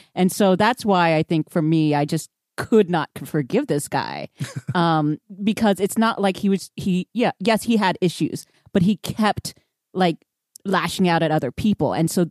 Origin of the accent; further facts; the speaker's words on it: Houston, Texas, United States; I grew up in Houston and I definitely knew like Houston, New Orleans, you know, has that sort of like Viet Cajun.